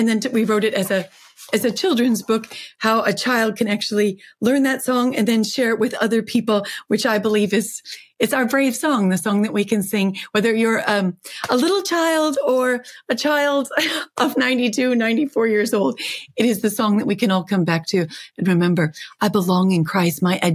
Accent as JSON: {"language": "English", "country": "Canada", "said": "I'm a Canadian author married to a farmer."}